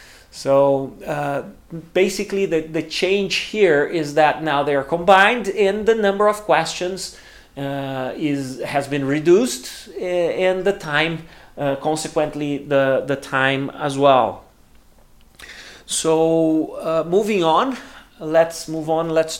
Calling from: Porto Alegre, Rio Grande do Sul, Brazil; English is a second language

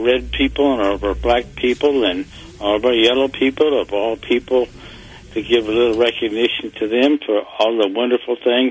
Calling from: Olathe, Kansas, United States; Olathe, Kansas.

